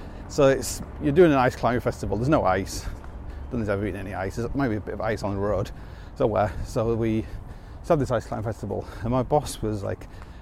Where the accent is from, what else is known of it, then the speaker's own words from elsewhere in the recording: Hull, Yorkshire and the Humber, United Kingdom; moved away; I grew up in Hull